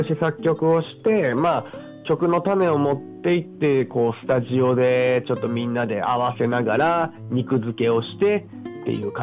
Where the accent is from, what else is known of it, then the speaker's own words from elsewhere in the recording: Shizuoka, Japan; moved away as an adult; now in Aichi, Japan; まあ、僕もともと静岡県出身なんですけれども、で大学行くのをきっかけに、まあ、愛知に来まして